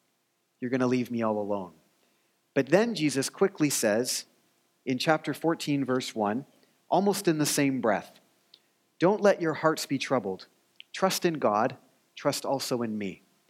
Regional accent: British Columbia, Canada; I thought I was pretty outdoorsy, being from British Columbia.

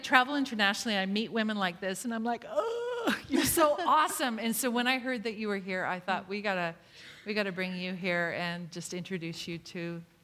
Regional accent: Canada; I think that we as Canadian women can relate to that, can we not?

